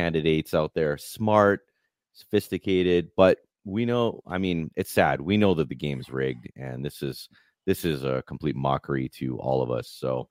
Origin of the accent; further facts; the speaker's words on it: Canada; as a Canadian